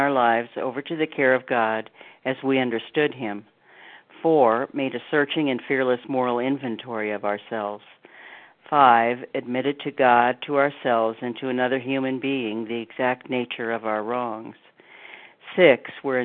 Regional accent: Colorado, United States; I'm from Colorado.

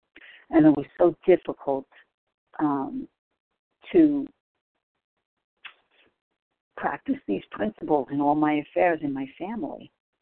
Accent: New York, United States; I'm from New York, recovered compulsive eater.

